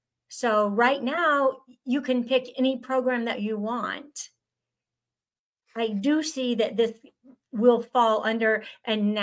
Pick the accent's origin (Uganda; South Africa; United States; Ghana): United States; the South; Because I'm from the South. And we have great hospitality down here.